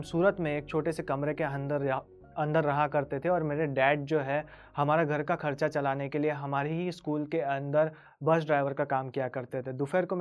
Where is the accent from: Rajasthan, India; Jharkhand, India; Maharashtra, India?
Maharashtra, India; Bhaler; मेरे डैड ने डिसाइड किया कि वो शिफ्ट होंगे नंदुरबार को। महाराष्ट्र में एक छोटा सा सिटी है, वहीं से 11 किलोमीटर्स पे मेरा गाँव है, मैं भालेर गाँव से हूँ। तो वहीं पर मेरा विलेज था